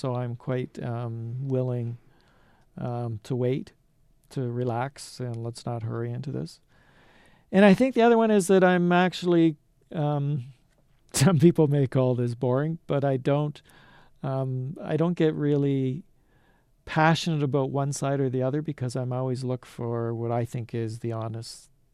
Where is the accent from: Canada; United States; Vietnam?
Canada; Brantford, Ontario; And I'm from Brantford.